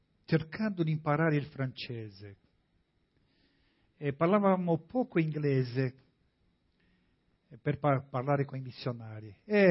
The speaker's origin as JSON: {"language": "Italian", "country": "Guinea-Bissau", "first_language": "Portuguese", "second_language": "Italian", "lives_now": "Italy", "said": "Parla la mia lingua. Sì, io sono di Guinea-Bissau."}